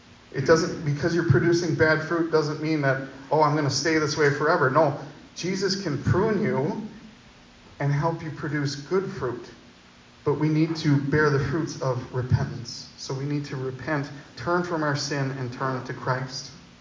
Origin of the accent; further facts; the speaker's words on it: Waupun, Wisconsin, United States; the prisoners in my hometown of Waupun, the prisoners at the prisons would often work at this farm on their way out of their sentencing.